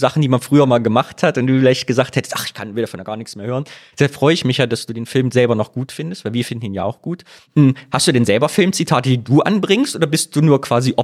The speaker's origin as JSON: {"language": "German", "region": "eastern Germany", "country": "Germany", "said": "weil ich bin ja Ostdeutscher"}